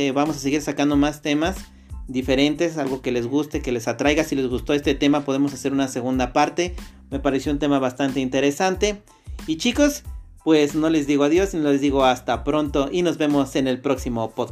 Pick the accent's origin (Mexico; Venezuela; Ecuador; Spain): Mexico; aquí en la Ciudad de México, hablando de, los que vivimos, de los que somos mexicanos